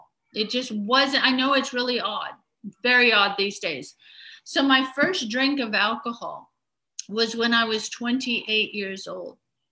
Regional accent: Australia; moved away as an adult; now in United States; Now, I was raised in Australia. I came to North Dakota when I was 18.

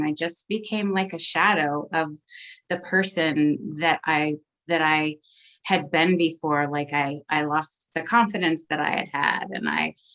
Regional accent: Richmond, Virginia, United States; I'm an alcoholic. I am from Richmond, Virginia.

